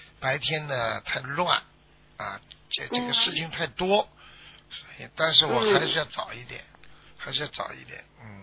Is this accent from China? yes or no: yes; China; now in Australia; 你看我们中国人有一个好习惯，中午睡一会儿